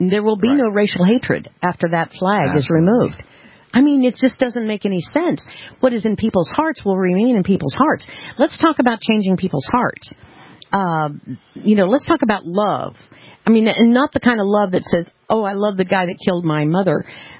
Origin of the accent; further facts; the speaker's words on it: United States; I'm also an American who strongly believes in the constitutional right of freedom of speech.